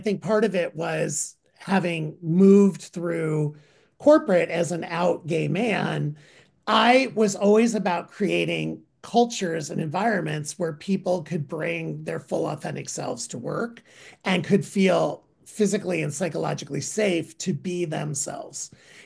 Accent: Midwest, United States; born there; I was born in the Midwest and worked for a fireman and policeman.

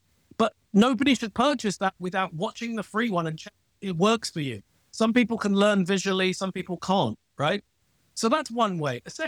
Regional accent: United Kingdom; accent: British; You can learn this by my weird British accent.

